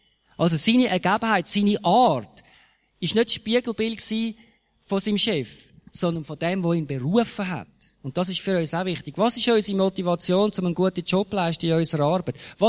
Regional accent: Zurich, Switzerland; ich bin im Kanton Zürich aufgewachsen und das hat für die Jugendlichen nichts gehabt in Zürich.

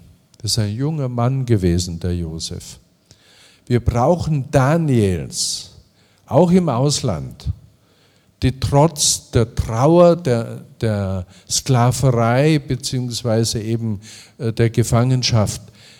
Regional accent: Passau, Bavaria, Germany; In meiner Heimatstadt und Studienstadt Passau

